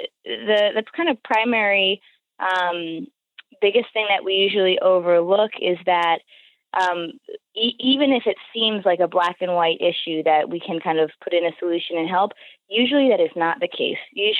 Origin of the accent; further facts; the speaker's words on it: United States; Yeah, I'm American